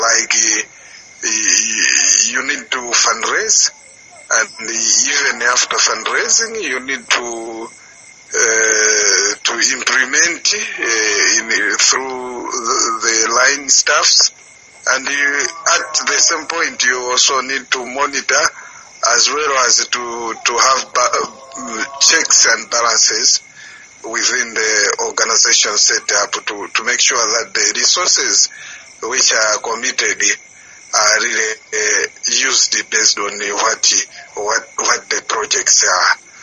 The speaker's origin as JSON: {"language": "English", "country": "Malawi", "said": "I'm from Malawi."}